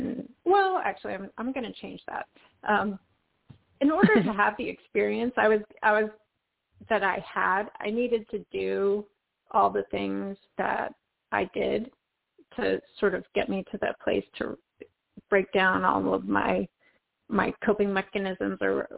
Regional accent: Wyoming, United States; also born or lived in Dallas-Fort Worth / Colorado; I grew up in Wyoming. I spent time in the Dallas-Fort Worth area for a few years. You know, I was in Colorado

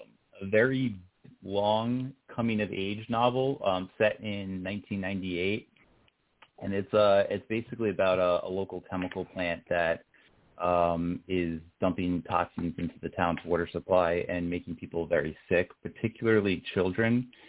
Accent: Tomsworth, New Jersey, United States; Back in my hometown of Tomsworth, New Jersey, in the 90s, this actually kind of happened.

